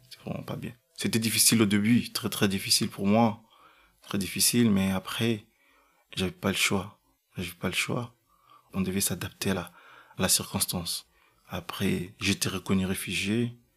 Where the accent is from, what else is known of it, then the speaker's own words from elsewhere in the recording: DR Congo; je viens de la République démocratique du Congo, RDC.